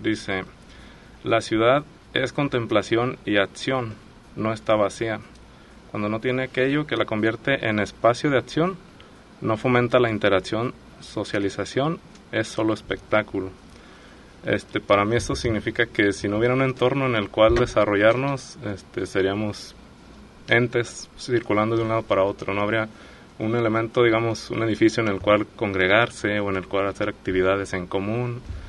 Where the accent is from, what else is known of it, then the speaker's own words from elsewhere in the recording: Guadalajara, Jalisco, Mexico; yo soy de Guadalajara y hay pocos espacios donde puedes estar, digamos, conviviendo, ¿no?